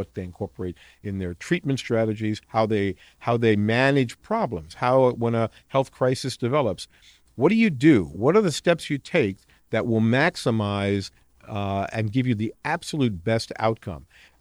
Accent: Queens, New York, United States; And as a young kid growing up in Queens, New York, literally living right between two major airports, John F. Kennedy Airport and LaGuardia Airport

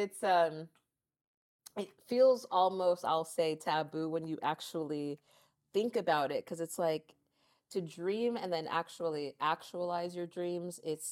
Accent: Lancaster, United States; now in Santa Monica, United States; we grew up in Lancaster. I moved out here to LA when I was 17, officially.

